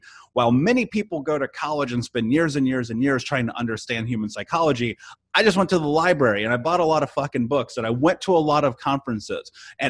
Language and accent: English; Indianapolis, Indiana, United States; I grew up in the Midwest, Indianapolis.